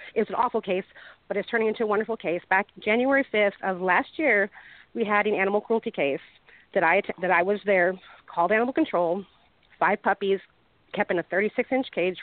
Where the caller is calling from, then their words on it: Corpus Christi, Texas, United States; I'm calling from Corpus Christi, Texas.